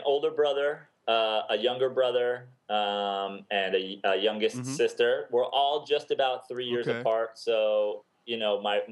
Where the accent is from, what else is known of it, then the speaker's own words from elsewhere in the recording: Westchester, New York, United States; And, you know, growing up, I grew up in Westchester, so just north mm-hmm. of the city. And I had a great house, great neighborhood.